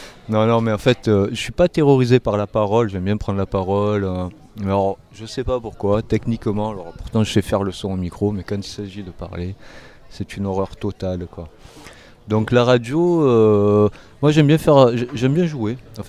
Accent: Marseille, Provence-Alpes-Côte d'Azur, France; born there; je suis né à Marseille

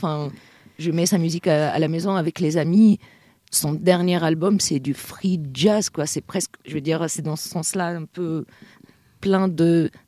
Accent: Tunisia; Moi, je viens du nord-ouest de la Tunisie. On a les chants un peu en yodel

